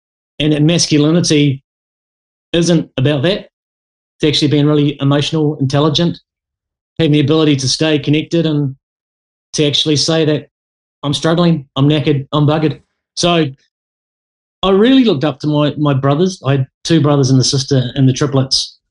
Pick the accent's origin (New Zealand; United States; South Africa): New Zealand; Dunedin, Otago; We grew up in South Dunedin, a 5-minute cruise to the beach, St Kilda, St Clair beaches, the Esplanade there where we just ran free. Brought up in a Catholic environment, so every Sunday we'd go to church.